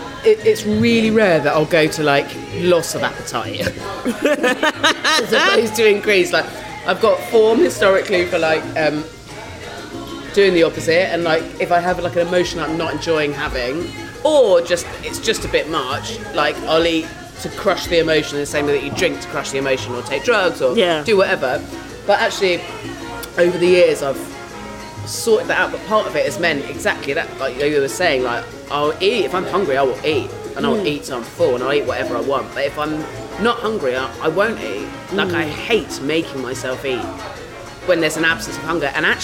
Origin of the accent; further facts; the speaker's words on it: South West England, United Kingdom; I grew up in Dorset